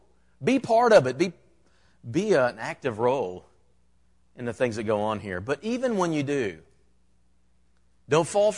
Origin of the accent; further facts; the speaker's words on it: Michigan, United States; born there; I was born in Michigan, but I repented very early in life.